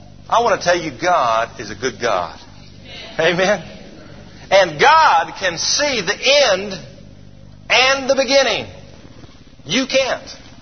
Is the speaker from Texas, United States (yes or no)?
no; Atlanta, Georgia, United States; I grew up in Atlanta, and I was home on a college break.